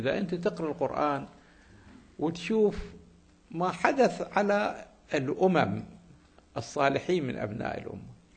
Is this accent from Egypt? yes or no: no; Iraq; أقدر أفسرها بكلمة عامية عندنا في العراق، نقول كذب مصفط